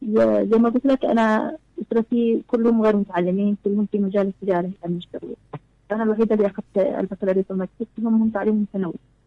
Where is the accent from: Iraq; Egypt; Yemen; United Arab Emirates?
Yemen; وكذلك سنك ضعيف ومكلف عندنا في اليمن مقارنة بغيره من الدول.